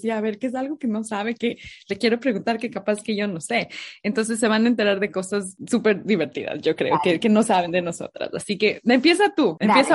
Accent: Ecuador; como buena ecuatoriana, tengo dos nombres y dos apellidos.

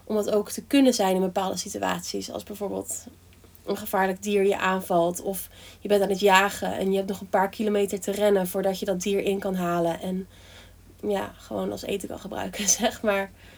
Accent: Netherlands; Wij in ieder geval als Nederlanders van de midden- en hoogmiddenklasse.

